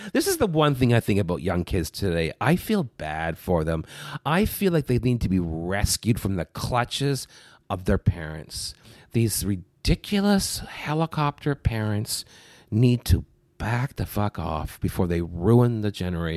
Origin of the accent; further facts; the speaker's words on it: Ontario, Canada; also born or lived in North Bay; I grew up in Canada. I grew up in two places. The first 9 years, North Bay, which is a small town in northern Ontario, like idyllic.